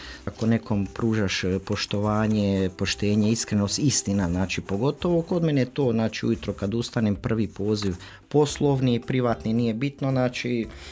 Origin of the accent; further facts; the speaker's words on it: Donja Bistra, Zagreb County, Croatia; also born or lived in Slavonski Brod; now in Zagreb, Croatia; Rođen sam u Slavonskome Brodu 78. godine, onda je tata 86. doselio u Donju Bistru u Zagorje i tamo sam evo, odrastao, završio srednju školu